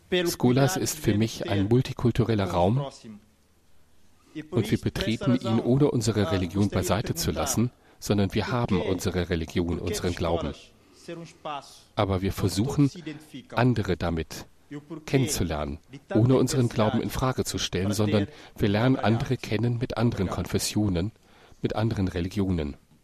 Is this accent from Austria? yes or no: no; Guinea-Bissau; German is a second language; Ich komme aus Guinea-Bissau, ich bin Muslim.